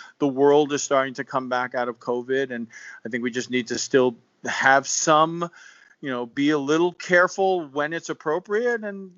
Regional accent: Eastchester, New York, United States; We lived near the city, but then went to school in what is the county of Westchester County. I lived in the town next to Scarsdale. A lot of people know the town Scarsdale. Eastchester was the town I grew up in.

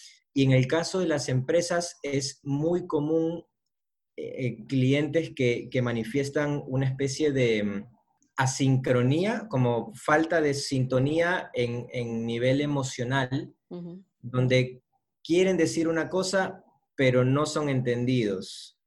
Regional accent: Ecuador; soy de Ecuador. Tengo 31 años

